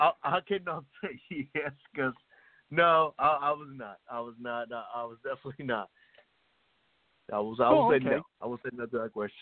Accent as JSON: {"language": "English", "country": "Puerto Rico", "tie": "born or raised there", "also_born_or_lived": "Brooklyn", "moved": "as an adult", "said": "Actually, I was born in Brooklyn and raised in Puerto Rico. So I lived in Puerto Rico from the age of 3 all the way up to I was 23 when I joined the military."}